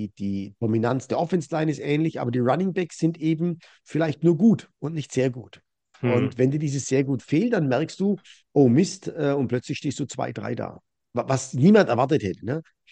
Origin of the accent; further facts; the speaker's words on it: Bavaria, Germany; Ich bin halt ein Mittelfranke, ne? Versuche bodenständig zu bleiben